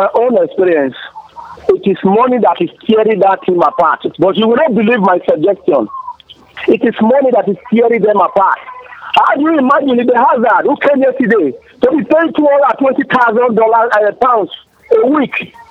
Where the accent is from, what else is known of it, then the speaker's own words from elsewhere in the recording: Benin City, Edo, Nigeria; I'm from Benin, Edo State.